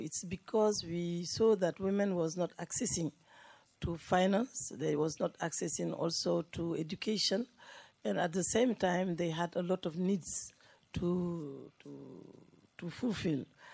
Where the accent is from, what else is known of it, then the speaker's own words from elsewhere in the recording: Senegal; first language French; English is a second language; from Senegal.